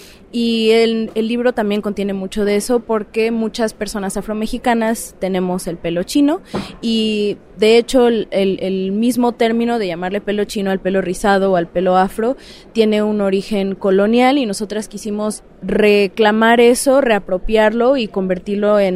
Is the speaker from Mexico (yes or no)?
yes; Veracruz, Mexico; Soy una persona afrodescendiente de los dos lados de mi familia, somos de Veracruz, y también fue muy importante para mí porque viviendo en Veracruz, ser una persona negra pues no es algo fuera de lo común o raro.